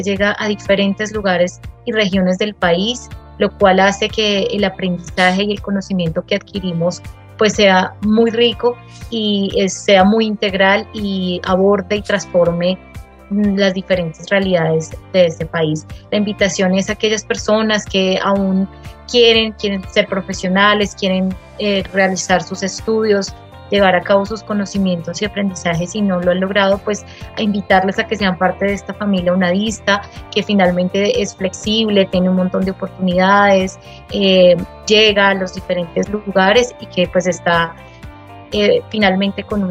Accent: Colombia; reconocernos como colombianas y colombianos

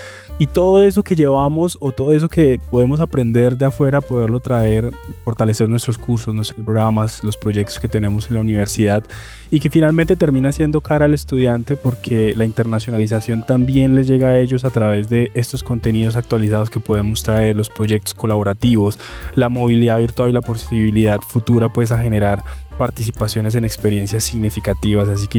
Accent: Boyacá, Colombia; yo soy de Boyacá y acá comemos papa casi todo el tiempo.

